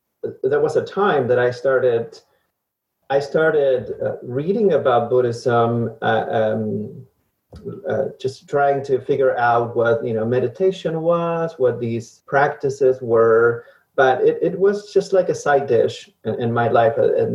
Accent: Argentina; I am originally from Argentina, which, as it is true for most people, I grew up in the Catholic Church, you know, many, many years of Catholic education

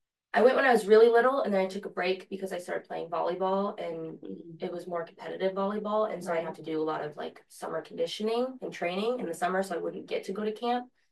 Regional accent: Lee's Summit, Missouri, United States; I'm from Lee Summit, Missouri. Okay. So like Kansas City area.

